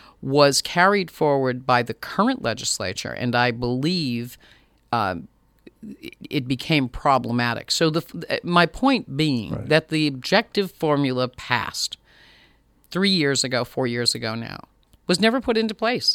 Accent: Berlin, New Hampshire, United States; I originally from Berlin, New Hampshire, born and brought up in the North Country, and lived here all my life and have enjoyed every minute of that. Come from a factory town and a factory family.

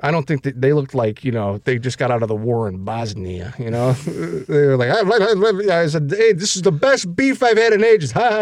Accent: Chicago, Illinois, United States; The South Oak Parkers that we grew up with here in the Chicagoland area have been raving about this joint

